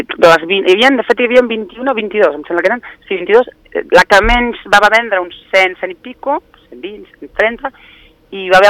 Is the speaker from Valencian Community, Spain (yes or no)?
no; Barcelona, Catalonia, Spain; moved away as an adult; jo soc de Barcelona i, no, de fet, jo porto 15 anys al país, però quan vivia a Barcelona, ja fa 20 anys